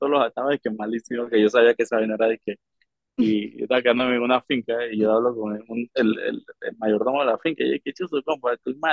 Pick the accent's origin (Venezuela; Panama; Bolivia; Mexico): Panama; La Chorrera, Panamá Oeste; yo como crecí en Chorrera y hice mi secundaria en Chorrera, en la Pedro Pablo.